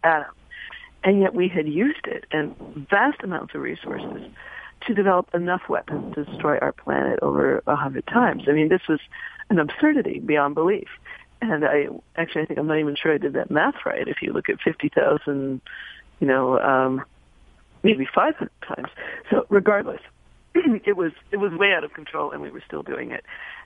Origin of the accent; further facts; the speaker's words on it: California, United States; Yes, I am from California, but I'm here in New York right now